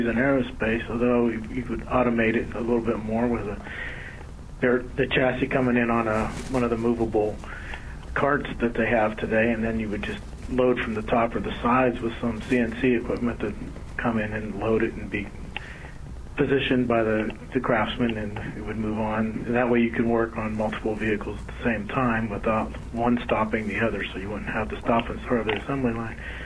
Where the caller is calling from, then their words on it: San Diego, California, United States; Hey, John, we're from San Diego.